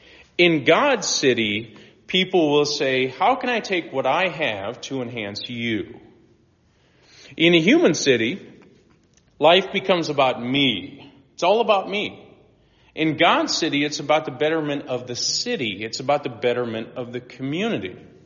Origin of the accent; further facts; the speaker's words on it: Nebraska, United States; Man, I'm such a northerner. Actually, I'm from Nebraska.